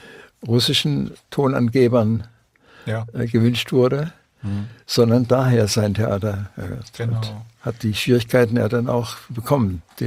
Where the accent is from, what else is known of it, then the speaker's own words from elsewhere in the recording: Swabia, Germany; denn ich bin auch ein Schwabe